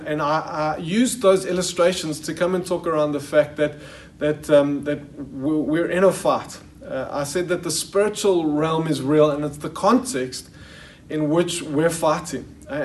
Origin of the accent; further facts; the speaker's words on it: Johannesburg, Gauteng, South Africa; And so I grew up in Joburg. I went to JP Boys.